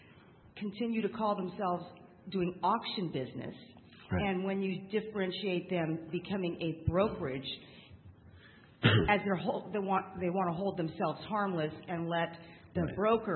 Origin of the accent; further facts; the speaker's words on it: California, United States; I'm from the Central Valley, and we're still in recovery.